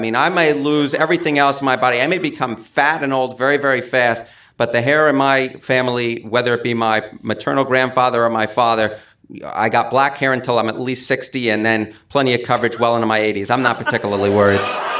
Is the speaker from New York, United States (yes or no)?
yes; New York City, New York, United States; I grew up in the Bronx, was not a Yankee fan, hated the Yankees, was a Met fan